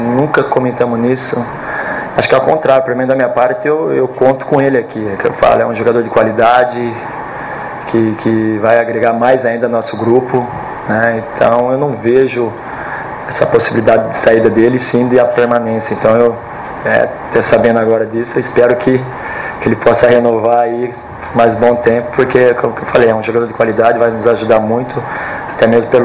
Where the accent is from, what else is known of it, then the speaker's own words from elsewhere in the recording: Araraquara, São Paulo, Brazil; now in São Paulo, Brazil; Eu mesmo sou de Araraquara